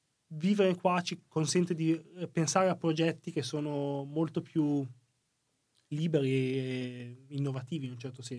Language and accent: Italian; Milan, Lombardy, Italy; magari io vengo da Milano in cui la musica tradizionale almeno non l'ho vissuta